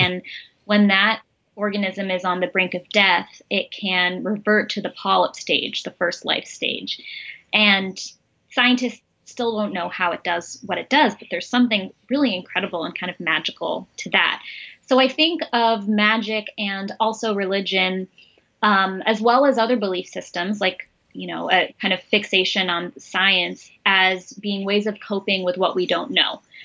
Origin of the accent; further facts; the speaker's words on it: San Francisco, California, United States; now in Madison, United States; Yes. I'm from San Francisco.